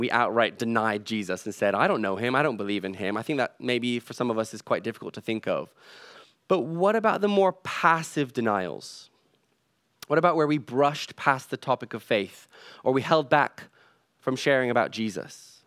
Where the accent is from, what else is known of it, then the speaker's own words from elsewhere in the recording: Macau; accent: North American; I said, well, I sound like I'm from North America, but I'm from Macau. My parents were teachers there. They taught English.